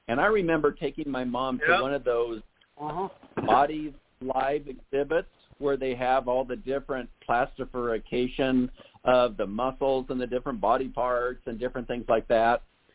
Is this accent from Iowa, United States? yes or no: yes; Iowa, United States; One of my friends in high school, he was a state qualifier in wrestling. I was originally from Iowa.